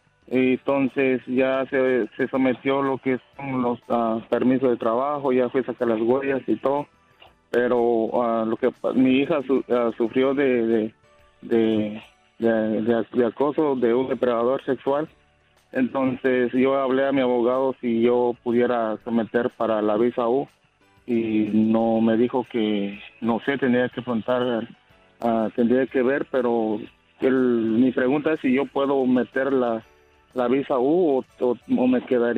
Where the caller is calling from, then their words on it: Florida, United States; Yo estoy aquí en la Florida.